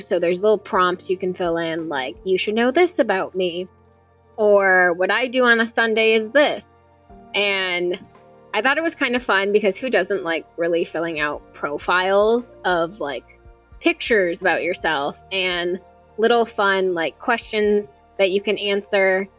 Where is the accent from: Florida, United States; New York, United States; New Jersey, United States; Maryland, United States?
New Jersey, United States; He was very sweet, very kind of Casanova, had that Southern charm, and I grew up in Jersey